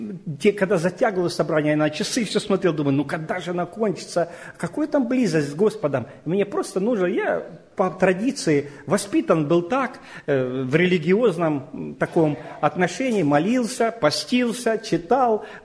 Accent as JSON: {"language": "Russian", "town": "Yessentuki", "region": "Stavropol Krai", "country": "Russia", "tie": "born or raised there", "lives_now": "Yekaterinburg, Russia", "said": "сам я родился в Ессентуках, и там родина моя, и дедушка там, и церковь 100 лет нашей церкви, уже 110 лет. И это уже потом я поехал миссионером на Урал, в Екатеринбург, и вот уже 15 лет там."}